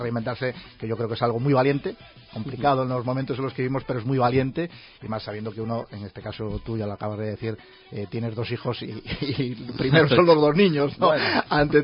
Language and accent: Spanish; Ferrol, Galicia, Spain; nos acabas de comentar que también has estado trabajando en mi tierra, en Ferrol.